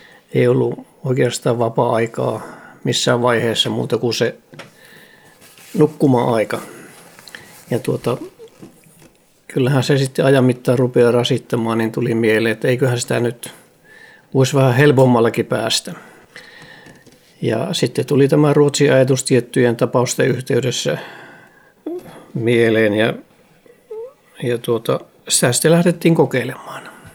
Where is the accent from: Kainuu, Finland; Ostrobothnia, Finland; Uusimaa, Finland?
Kainuu, Finland; Ristijärvi; moved away; minä nuorena miehenä muutin pois Riisjärveltä.